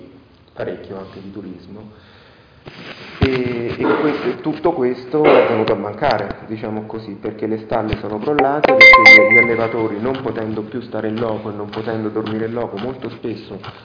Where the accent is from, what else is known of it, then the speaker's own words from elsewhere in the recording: L'Aquila, Abruzzo, Italy; In passato io da aquilano, perché sono di origine aquilana e ho avuto l'esperienza dei primi 9 mesi in tenda appena laureato, ho fatto il tirocinio lì.